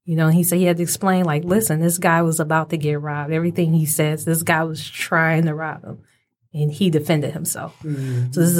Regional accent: Detroit, Michigan, United States; We're from Detroit.

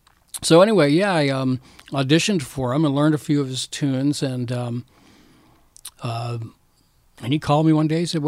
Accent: Florida, United States; And so I, like I said, I grew up in Florida, played in a lot of bands.

